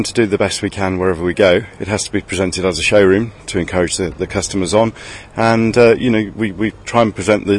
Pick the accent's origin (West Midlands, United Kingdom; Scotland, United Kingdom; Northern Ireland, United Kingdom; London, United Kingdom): West Midlands, United Kingdom; Stratford-upon-Avon; We're from Stratford-upon-Avon, so...